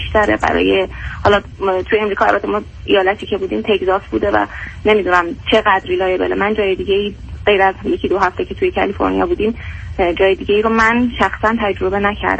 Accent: Iran; moved away as an adult; ما تقریبا 1 سال و خورده‌ای هست که از ایران اومدیم و یعنی از دیسمبر 2013 که توی این فاصله هم از می تا جنوری یعنی 8 ماهش رو امریکا بودیم.

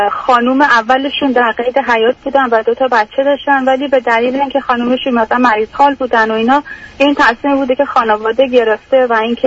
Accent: Iran; moved away as an adult; now in United States

